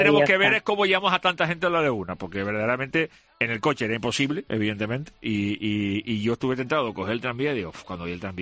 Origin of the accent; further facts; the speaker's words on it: Santa Cruz de Tenerife, Canary Islands, Spain; Yo soy chicharrero, pero en la laguna tiene un encanto especial.